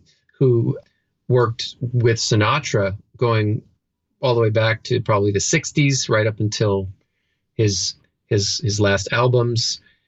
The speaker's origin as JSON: {"language": "English", "region": "Hawaii", "country": "United States", "tie": "born or raised there", "said": "Well, in all fairness, growing up in Hawaii, I really wasn't, I didn't have any plans to be a professional musician."}